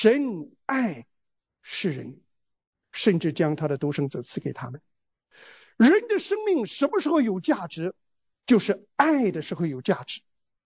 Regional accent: China; 所以我们中国人穆斯林都歌颂一件事儿，就是英雄主义啊

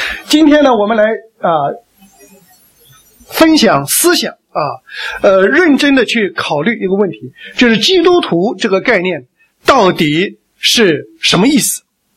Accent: China; 早期的时候我只是想告诉我们中国人中国同胞

